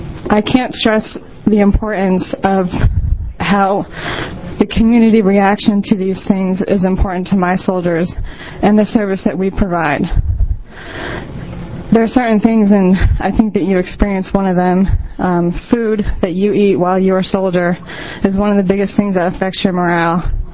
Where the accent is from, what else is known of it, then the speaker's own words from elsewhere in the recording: Pennsylvania, United States; now in Oregon, United States; I am coming from the East Coast in a small town in Pennsylvania, we are given a different level of support than we are in Oregon.